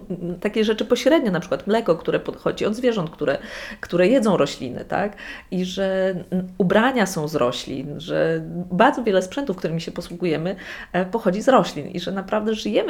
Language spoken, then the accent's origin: Polish; Gdańsk, Pomeranian Voivodeship, Poland; moved away as an adult; also born or lived in Poznań / Łódź; jestem z urodzenia gdańszczanką, wróciłam do Gdańska, z którego wyjechałam na studia. Wróciłam zająć się moją mamą, która ma Alzheimera. Ja studiowałam w Poznaniu, potem mieszkałam za granicą w wielu miejscach. Mieszkałam w Łodzi, gdzie prowadziłam galerię sztuki.